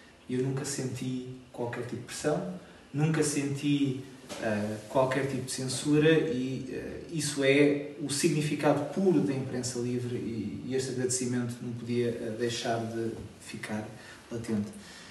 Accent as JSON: {"language": "Portuguese", "country": "Portugal", "moved": "yes", "said": "vista de fora de Portugal, como português imigrante."}